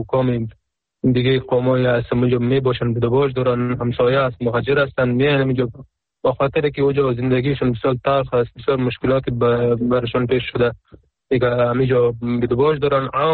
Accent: Afghanistan; در اصل افغان که کل افغان هستیم، چی اون پشتون هستیم، ما پشتون هستیم

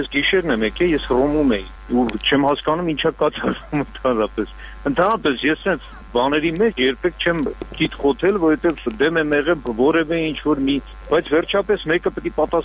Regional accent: Yerevan, Armenia; Ես ազատ երևանցի եմ

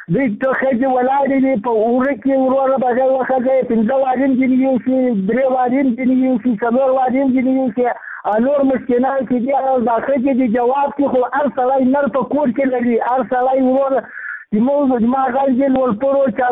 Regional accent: Ghazni, Afghanistan; زه د غزنی دی ولایت کې مرکز دی ولسوالۍ هم نوم یې آغا محمد ده.

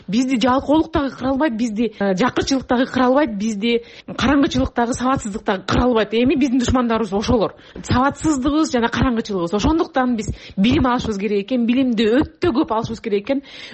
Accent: Alabuka, Jalal-Abad Region, Kyrgyzstan; Алабыка айылында мен төрөлүп өскөм.

